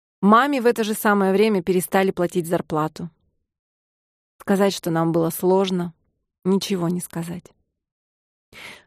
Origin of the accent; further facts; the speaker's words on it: Tyumen, Tyumen Oblast, Russia; Я родилась в Тюмени, в самой обычной советской семье.